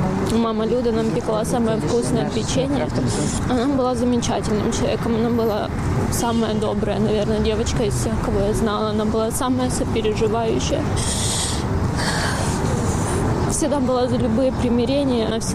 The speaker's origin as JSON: {"language": "Russian", "town": "Kherson", "region": "Kherson Oblast", "country": "Ukraine", "tie": "born or raised there", "said": "Мы обе из Херсона, со школы. Мы обе сюда приехали поступать в университет"}